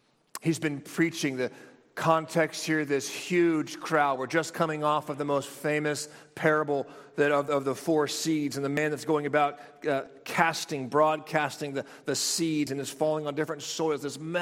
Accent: California, United States; You all know that I grew up in California. It's Earthquake City.

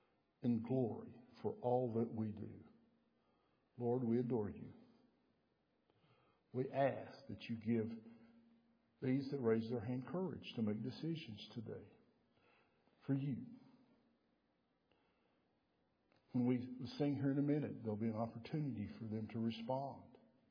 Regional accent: Texas, United States; accent: Texas; Putting up with my Texas accent.

